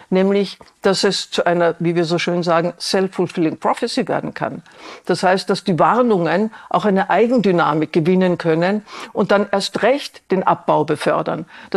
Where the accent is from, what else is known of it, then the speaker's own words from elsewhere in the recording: Vienna, Austria; Ich als Wienerin habe ein Beispiel